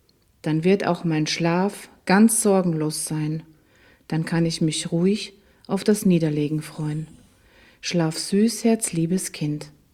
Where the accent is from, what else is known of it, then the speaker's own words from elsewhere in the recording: Schärding, Upper Austria, Austria; Ich bin in Schärding in Oberösterreich aufgewachsen, ein wunderschönes barockes Städtchen an der Grenze zu Deutschland.